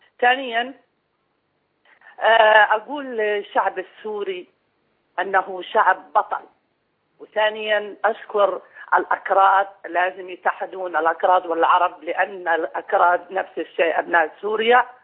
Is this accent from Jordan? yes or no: no; Morocco; وكان له شعبية كبيرة عندنا في المغرب، والحمد لله أن المغاربة من طنجة إلى القويرة، من شمالها إلى جنوبها